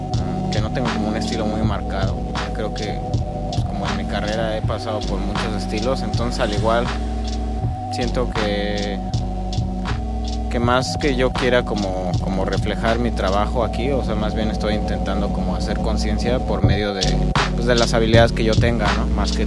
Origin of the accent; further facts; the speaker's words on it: Mexico City, Mexico; vengo del Distrito Federal.